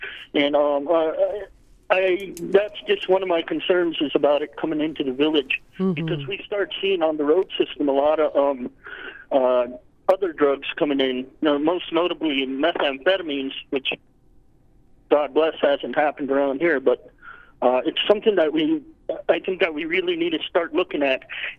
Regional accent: Minto, Alaska, United States; I'm from Minto, and we're on a road system. We're a small village on the road system.

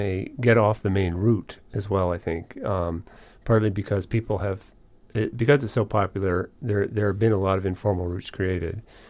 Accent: Anchorage, Alaska, United States; growing up in Anchorage, you sort of as a coming of age as an 8-year-old when you first summit Flat Top

